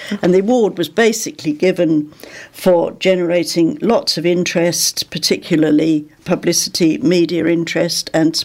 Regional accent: Bradford-on-Avon, South West England, United Kingdom; I don't come from Bristol. I come from Bradford-on-Avon, which is a fair trade town.

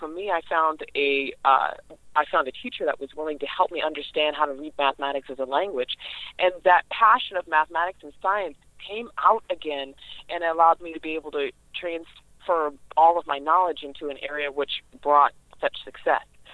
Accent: Los Angeles, California, United States; I grew up in a very dysfunctional world. I grew up in South Central Los Angeles. There was gang chaos, violence.

